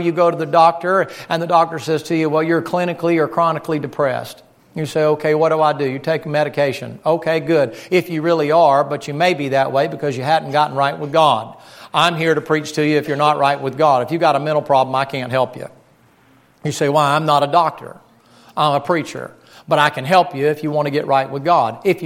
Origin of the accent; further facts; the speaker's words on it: the South, United States; Y'all speak more dignified than I'm from the South.